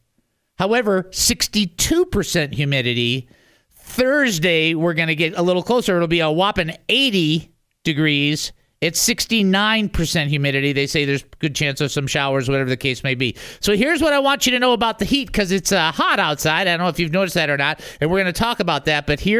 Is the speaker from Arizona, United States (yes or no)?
yes; Phoenix, Arizona, United States; also born or lived in Detroit; Okay, now I'm from Phoenix. I spent time in Detroit, but I also lived in Phoenix, where it was 118, and I used to help put swamp coolers in attics during August.